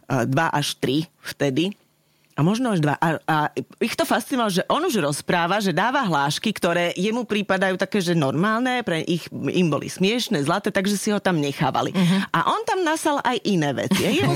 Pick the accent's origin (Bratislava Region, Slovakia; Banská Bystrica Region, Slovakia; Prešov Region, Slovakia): Bratislava Region, Slovakia; Petržalka; Ale ja som z Petržalky.